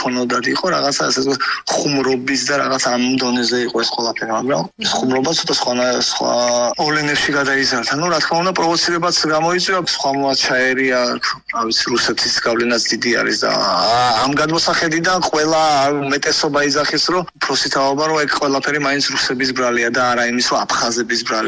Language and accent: Georgian; Batumi, Adjara, Georgia; also born or lived in Sokhumi; მე თავს ბათუმელავ თვლი უკვე რომ მე ყოველთვის ძახი სოხუმელი ვარ მეთქე მაგრამ თავს ბათუმელავ იმიტომ რომ გავიზარდე ამ ქალაქმა მომცად ყველაფერი რაც მაქვს მეგობრები ახლობლები